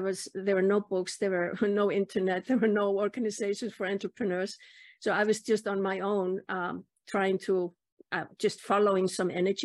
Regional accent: Iceland; And this was in Iceland, in my home country.

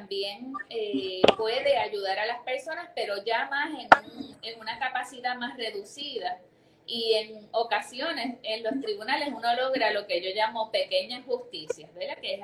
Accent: Caguas, Puerto Rico; also born or lived in Humacao; de Caguas. Yo vivía con mi mamá, pues mis papás se habían divorciado. Y entonces pues me crié en Caguas como hasta los 18 o 19 años, que entonces entré a la Universidad de Puerto Rico, recinto de Río Piedras, y me quedé entonces más o menos por el área metropolitana hasta el 98

